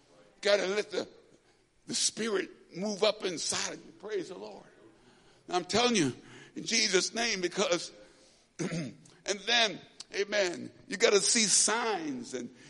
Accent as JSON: {"language": "English", "town": "Chicago", "region": "Illinois", "country": "United States", "said": "I'm from Chicago. I'm going to start making my own rules."}